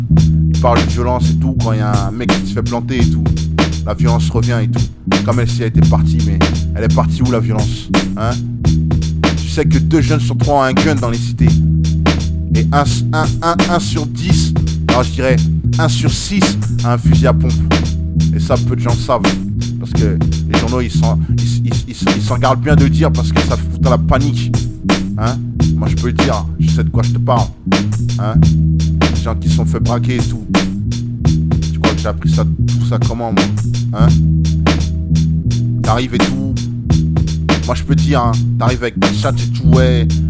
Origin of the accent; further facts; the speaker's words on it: Paris, Île-de-France, France; Moi, je viens de Paris, hein? Je viens de Paris, je suis arrivé dans le 19, dans ma tête, j'avais 5 piges et j'en ai 23, mec, tu vois?